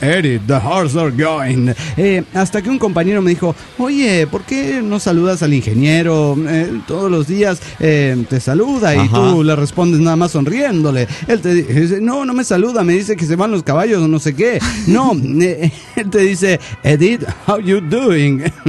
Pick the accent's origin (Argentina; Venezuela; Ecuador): Venezuela; Maracaibo, Zulia; now in Colombia; en mi ciudad natal, Maracaibo